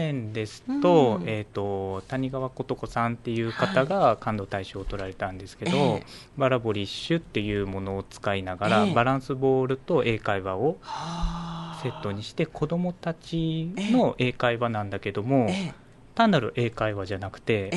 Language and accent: Japanese; Miyazaki, Japan; moved away as an adult; now in Nagoya, Japan; はい、生まれは九州の宮崎生まれで、